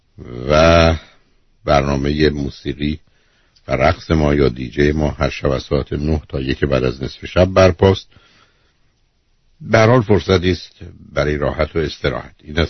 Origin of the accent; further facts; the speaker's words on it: Iran; گفت تو کجایی هستی، که گفتم خب ایرانی،